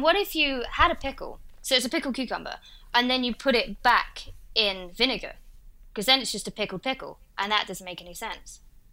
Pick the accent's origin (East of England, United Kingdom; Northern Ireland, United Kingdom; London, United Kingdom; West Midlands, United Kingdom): East of England, United Kingdom; accent: Essex; That's what Essex is. And that's what my accent is, like Russell Brand.